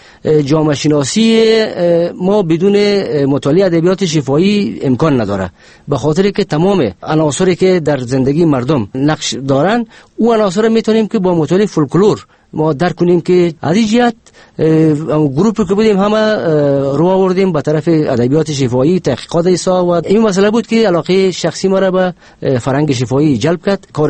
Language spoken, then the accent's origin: Persian; Kabul, Afghanistan; در سال 1329 در شهر کابل به دنیا آمدیم.